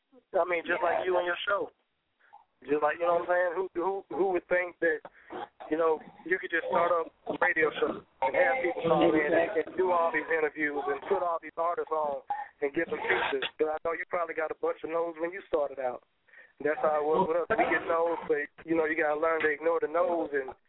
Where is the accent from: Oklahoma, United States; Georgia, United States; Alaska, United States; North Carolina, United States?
Georgia, United States; Columbus; also born or lived in Montgomery; now in Atlanta, United States; Originally, I'm from Columbus, Georgia. I've been running back and forth between Columbus, Georgia, and Montgomery, Alabama all my life. I'm currently based out of Atlanta, Georgia.